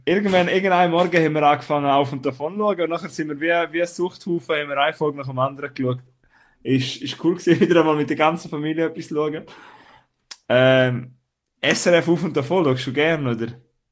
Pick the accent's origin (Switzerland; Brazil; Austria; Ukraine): Switzerland; wir sind ja beide Schweizer.